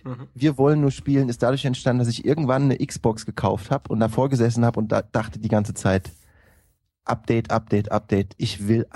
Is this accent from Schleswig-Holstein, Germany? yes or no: no; Frankfurt, Hesse, Germany; Und ich komme aus Frankfurt